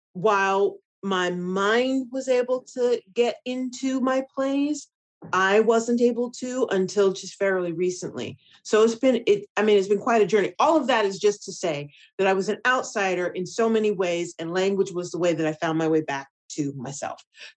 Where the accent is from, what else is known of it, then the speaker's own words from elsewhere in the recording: United States; growing up in the United States and not seeing Black women anywhere as the center of the story.